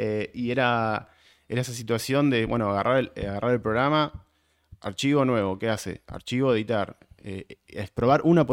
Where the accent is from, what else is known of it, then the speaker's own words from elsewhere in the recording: Mercedes, Buenos Aires Province, Argentina; Yo soy de la ciudad de Mercedes, que queda a 100 kilómetros de capital.